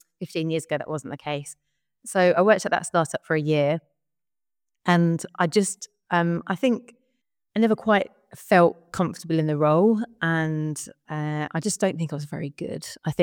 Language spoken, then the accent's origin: English; Chelmsford, East of England, United Kingdom; I'm from Chelmsford in Essex originally.